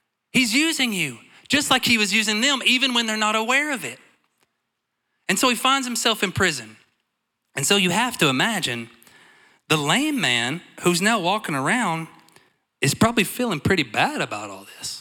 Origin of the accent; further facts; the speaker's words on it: United States; I'm from Clay County. I just thought you just shove it and it just closes hard.